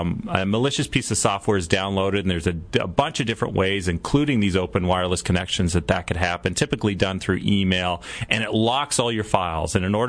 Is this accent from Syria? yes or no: no; Canada; I'm Canadian